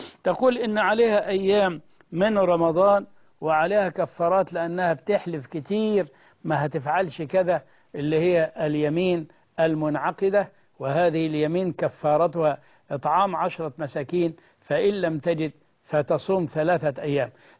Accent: Egypt

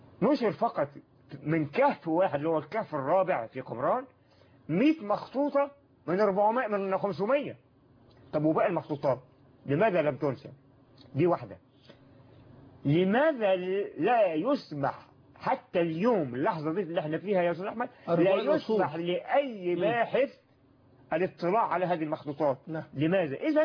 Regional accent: Egypt; سيبك من الأرثوذكس اللي عندنا في مصر

